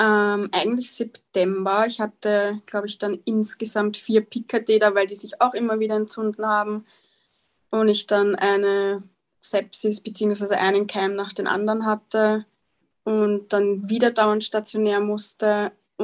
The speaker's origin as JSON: {"language": "German", "country": "Austria", "said": "Das ist bei uns in Österreich, in Tirol, sitzen dort quasi die Experten"}